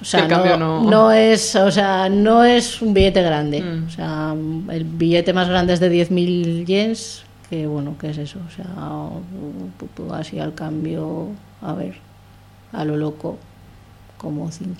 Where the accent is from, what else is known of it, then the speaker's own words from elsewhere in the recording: Spain; Como buena española de billete pegado con un celo